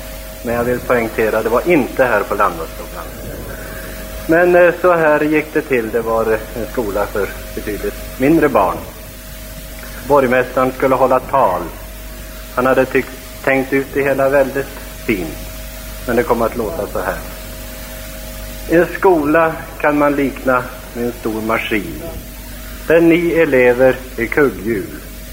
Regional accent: Jämtland County, Sweden; Det är väl så att jag är norrlänning, närmare bestämt från Jämtland.

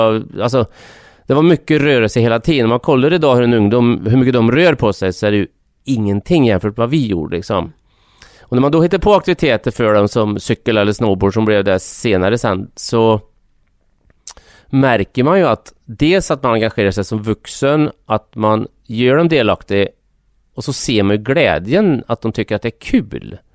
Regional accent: Hagfors, Värmland, Sweden; now in Västra Ämtervik, Sweden; jag är ju uppväxt i Hagfors på, alltså Hagfors är en liten bruksort liksom.

